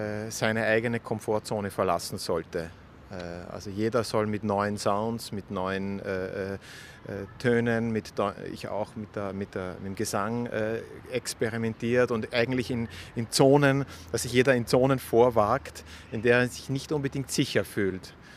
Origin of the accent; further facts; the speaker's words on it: Austria; Also ich komme aus Österreich